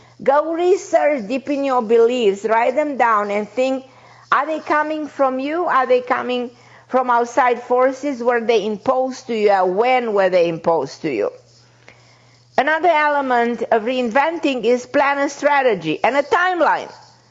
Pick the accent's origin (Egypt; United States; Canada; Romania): Romania; English is a second language; I came from Romania, I didn't speak the language